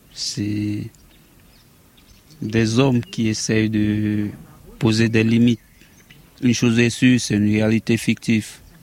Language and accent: French; Cameroon; Moi, je viens du Cameroun.